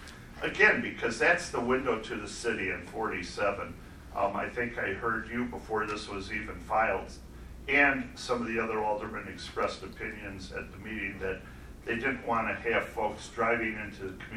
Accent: Batavia, Illinois, United States; His father and uncle owned a large dairy farm next to a little dairy farm that I grew up with in Batavia, so that's where the connection.

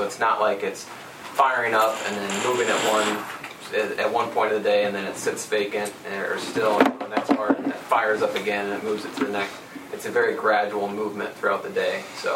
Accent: Illinois, United States; I'm with GRNE Solar, born and raised in Illinois.

